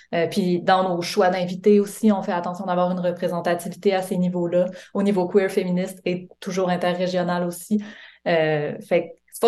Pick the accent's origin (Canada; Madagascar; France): Canada; Quebec; now in Montreal, Canada; moi, je suis à Montréal depuis quelques années, mais c'est nouveau, j'ai grandi au Lac-Saint-Jean.